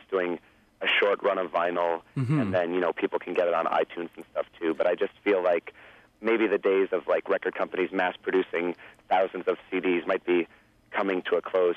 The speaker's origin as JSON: {"language": "English", "region": "New Hampshire", "country": "United States", "said": "I'm from New Hampshire."}